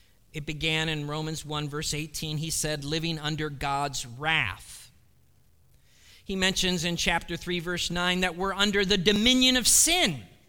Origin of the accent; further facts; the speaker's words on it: Cleveland, Ohio, United States; born there; Well, I was born in Cleveland, Ohio. And as a result of that, I have many liabilities. First, I am a Browns fan.